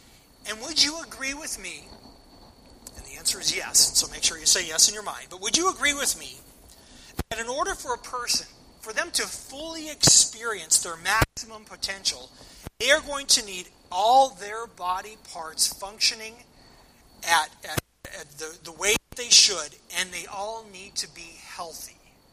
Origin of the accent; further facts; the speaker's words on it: Spokane, Washington, United States; And so my youth group growing up in Spokane, we went ice blocking.